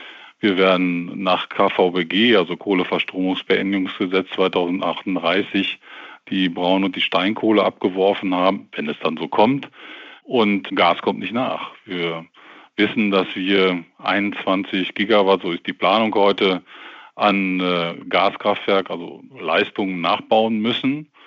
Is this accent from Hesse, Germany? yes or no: no; Bochum, North Rhine-Westphalia, Germany; Ich komme aus Bochum